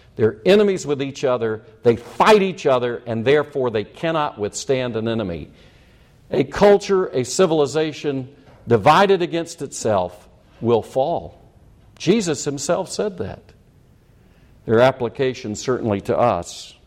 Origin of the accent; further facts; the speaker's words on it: South Carolina, United States; Having been born and raised in South Carolina in the 40s and 50s, finishing high school and finishing college in the 60s, I've seen a lot happen in my lifetime.